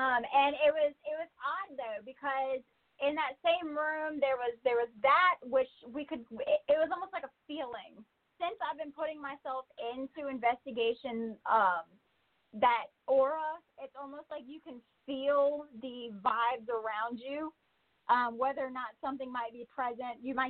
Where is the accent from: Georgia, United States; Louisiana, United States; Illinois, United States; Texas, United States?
Louisiana, United States; Like I said, we're from Louisiana, so we're not really, it's not really a huge thing where we are.